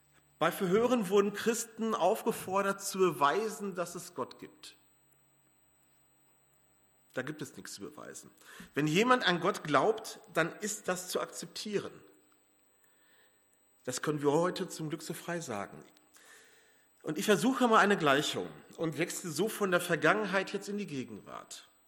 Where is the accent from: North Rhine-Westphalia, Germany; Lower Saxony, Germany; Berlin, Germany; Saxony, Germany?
North Rhine-Westphalia, Germany; Gelsenkirchen; wenn ich an meine Heimatstadt Gelsenkirchen denke